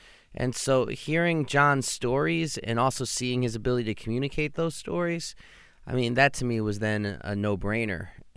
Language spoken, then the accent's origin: English; New York City, New York, United States; And I'm from New York City.